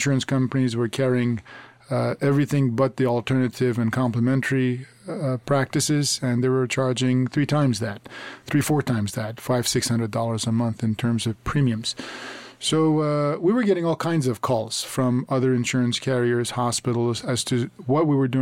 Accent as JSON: {"language": "English", "country": "Iran", "tie": "born or raised there", "said": "I was born and raised in Iran"}